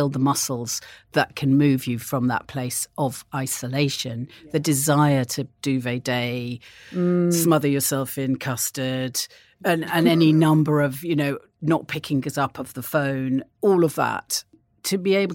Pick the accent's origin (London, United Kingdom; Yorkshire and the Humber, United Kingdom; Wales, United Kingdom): Wales, United Kingdom; I grew up in North Wales and I had a very idyllic childhood.